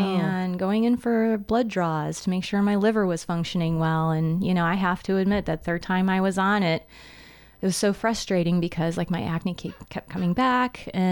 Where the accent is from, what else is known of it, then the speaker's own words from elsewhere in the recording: Hammond, Indiana, United States; born there; So, I am not from St. Louis, Missouri. I was born in Hammond, Indiana, which is up near Gary, Chicago, that area. We're lovingly known as region rats.